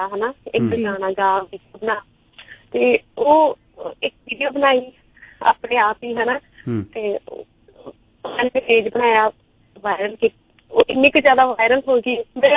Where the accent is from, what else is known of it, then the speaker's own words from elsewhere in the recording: Firozpur, Punjab, India; ਮੈਂ ਬੇਸਿਕਲੀ ਫਿਰੋਜ਼ਪੁਰ ਦੀ ਆ, ਤੇ ਜੋਬ ਬਠਿੰਡਾ ਕਰਦੀ ਆ ਸਰਕਾਰੀ ਅਧਿਆਪਿਕਾ।